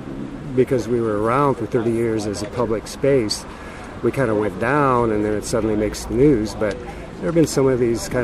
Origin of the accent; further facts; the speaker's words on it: Minnesota, United States; now in Toronto, Canada; I grew up in the States in a farming community, and we had more access to visual culture because we were within driving distance of the Walker Art Center.